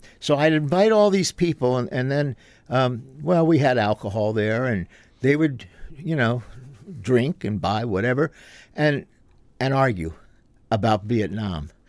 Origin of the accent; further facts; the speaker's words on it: Washington, District of Columbia, United States; because I was raised in Washington, D.C., with two parents who were government slaves working for the United States government.